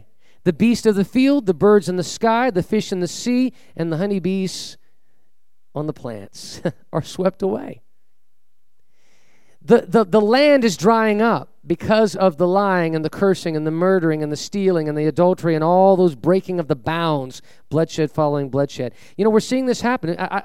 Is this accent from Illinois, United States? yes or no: no; California, United States; I grew up in California, so I know I'm speaking from